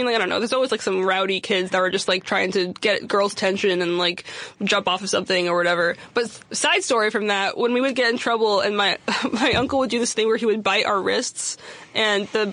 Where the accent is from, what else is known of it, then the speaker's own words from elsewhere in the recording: United States; Well, because I think my parents just don't want anyone to know that we're American.